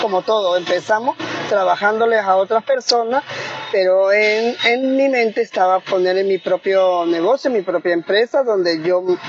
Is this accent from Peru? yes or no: yes; Peru; now in Venezuela; Yo soy peruana, tengo 35 años aquí en Venezuela